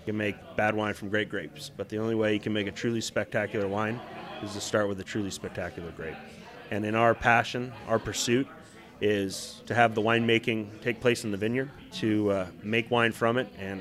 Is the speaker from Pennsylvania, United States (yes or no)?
no; Long Beach, California, United States; I grew up in Long Beach